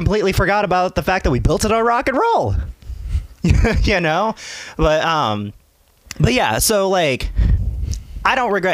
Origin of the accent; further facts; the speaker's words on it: Fort Wayne, Indiana, United States; I'm a random from Fort Wayne, Indiana.